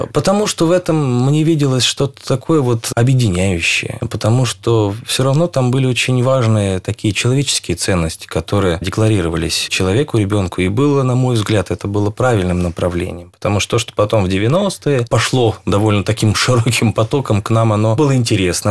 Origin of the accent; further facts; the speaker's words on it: Russia; born there; я очень рад, что я родился в России, в Советском Союзе.